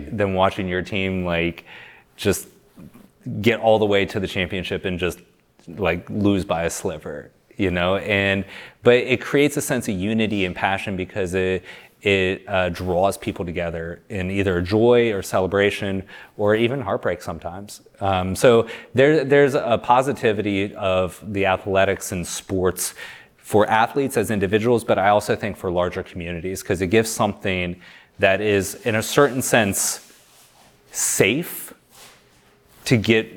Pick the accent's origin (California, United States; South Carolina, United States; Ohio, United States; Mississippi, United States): Ohio, United States; You know, I'm from Ohio. Ohio State football is a religion.